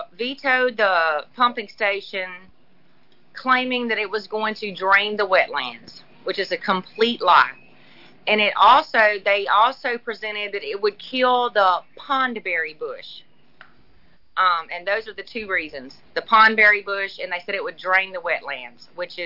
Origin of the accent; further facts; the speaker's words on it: Mississippi, United States; I grew up in the Oak Ridge, Mississippi Hills. My husband transplanted me to the flatland.